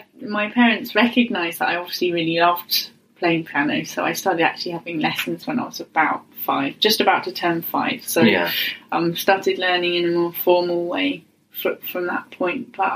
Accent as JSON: {"language": "English", "town": "Medstead", "region": "South East England", "country": "United Kingdom", "tie": "born or raised there", "said": "I grew up in a little village in Hampshire called Medstead, just kind of near like the market town of Alton. yeah, small village. Yeah, about 10 minutes away from the nearest town."}